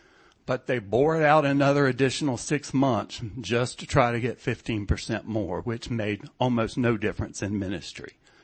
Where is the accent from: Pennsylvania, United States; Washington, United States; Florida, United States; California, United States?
Florida, United States; I'm originally from Florida.